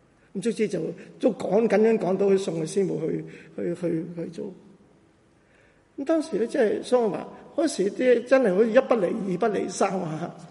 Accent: China; 我哋中國人有句，我記得大家記得我上次同大家講到咧，都提過。

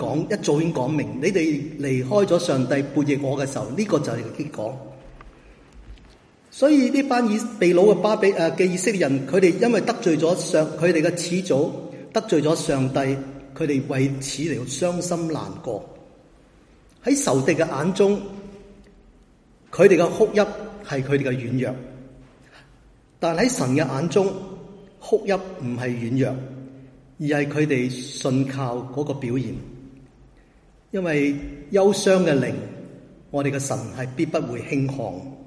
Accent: Guangdong, China; now in Hong Kong; 我们广东人发誓好像吃生菜

